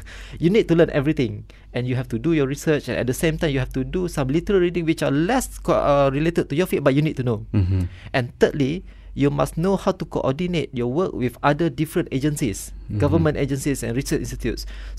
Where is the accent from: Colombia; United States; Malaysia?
Malaysia; Yes, and being a Malaysian